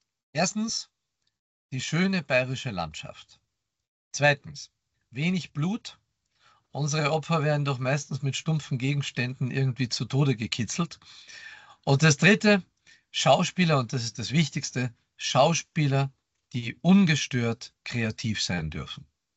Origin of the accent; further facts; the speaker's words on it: Klagenfurt, Carinthia, Austria; Ich habe da eine wirklich lange Geschichte mit der Polizei in Klagenfurt, wo ich aufgewachsen bin.